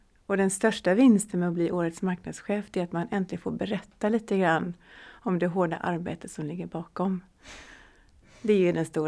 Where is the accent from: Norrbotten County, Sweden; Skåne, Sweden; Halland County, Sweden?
Halland County, Sweden; Falkenberg; moved away as an adult; Ja, det har jag bott i 18 år sammanlagt.